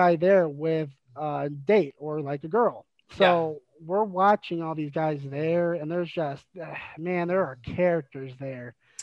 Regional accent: Michigan, United States; I'm from Michigan. So, we get off on 8 Mile.

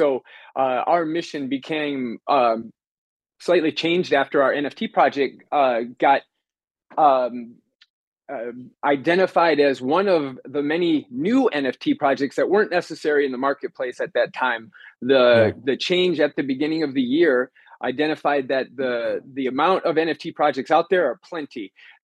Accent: Michigan, United States; moved away as an adult; now in California, United States; So I grew up in the Midwest in Michigan, a great place to come from.

